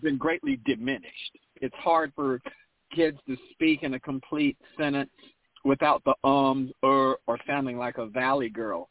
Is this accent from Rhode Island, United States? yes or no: no; North Carolina, United States; I have an accent. I'm from North Carolina.